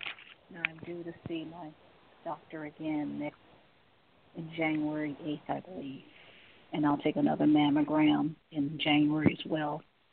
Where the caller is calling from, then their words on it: Cleveland, Ohio, United States; I'm calling from Cleveland, Ohio.